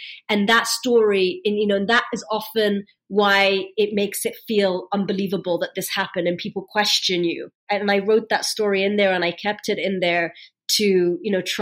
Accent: Egypt; what I witnessed as a child growing up in Egypt.

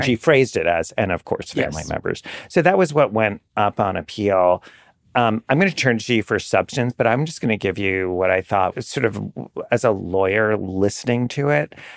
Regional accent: New York, United States; I'm a New Yorker.

